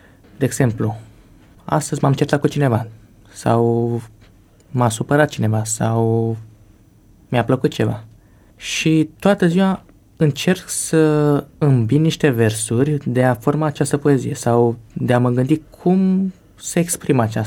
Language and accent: Romanian; Dolj, Romania; sunt de lângă Craiova și sunt așa craioveanul iubit, cum s-ar spune.